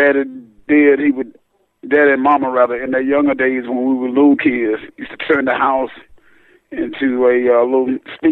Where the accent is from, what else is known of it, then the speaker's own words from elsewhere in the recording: Wilson, North Carolina, United States; born there; I was born in Wilson, actually Greene County, North Carolina.